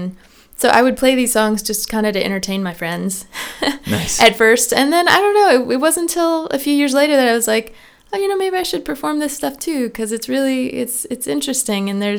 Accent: Valparaiso, Valparaíso, Chile; my first one was named after my hometown and Valparaiso, Chile.

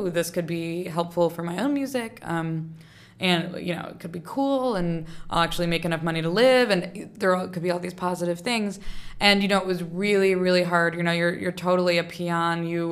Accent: Ohio, United States; now in New York, United States; And I could relate to that because I'm from Ohio. You know, I've been living in New York

